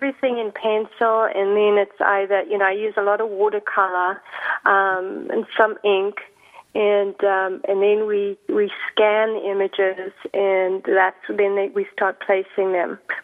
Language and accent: English; Zimbabwe; I did. I grew up in Zimbabwe, now Zimbabwe.